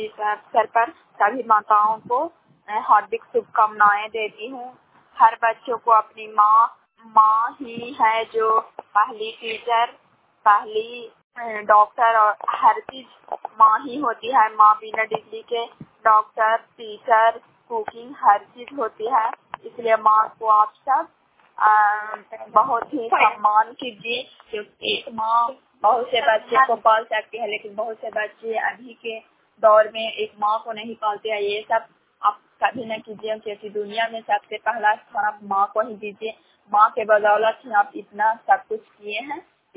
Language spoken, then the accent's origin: Hindi; Bihar, India; ग्राम शांत पंचायत शांतर खंड सरायपटला जिला नालंदा की निवासी हूँ।